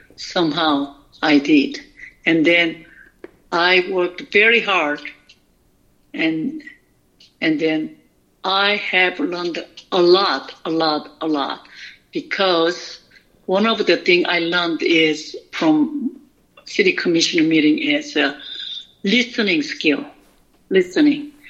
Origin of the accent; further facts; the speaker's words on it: South Korea; I grew up in Catholic in Korea.